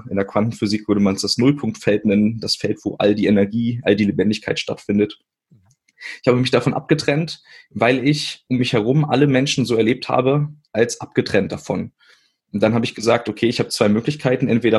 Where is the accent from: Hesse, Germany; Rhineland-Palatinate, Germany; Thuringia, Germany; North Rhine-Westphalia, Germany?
Hesse, Germany; Witzenhausen; born there; Also ich bin in Witzenhausen geboren. Das ist zwischen Kassel und Göttingen und eine ganz kleine Stadt.